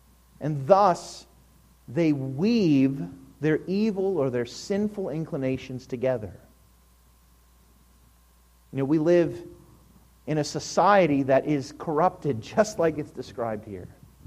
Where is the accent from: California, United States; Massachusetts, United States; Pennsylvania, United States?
Pennsylvania, United States; Pittsburgh; growing up in the Pittsburgh area, like so many people, I grew up watching Mr. Rogers' Neighborhood.